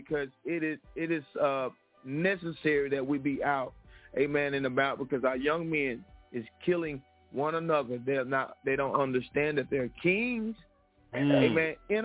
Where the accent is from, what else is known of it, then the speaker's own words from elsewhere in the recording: Jackson, Alabama, United States; I mean, in my region, where I'm from, Pastor Kemp, I'm from Jackson, Alabama.